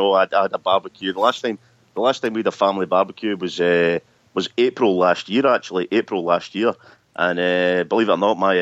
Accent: Scotland, United Kingdom; Obviously, being Scottish, I am heavily intoxicated, thoroughly medicated

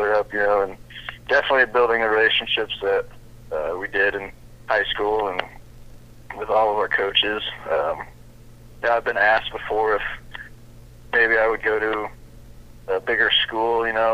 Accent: Pleasantville, United States; While I was growing up in Pleasantville and going through the schools

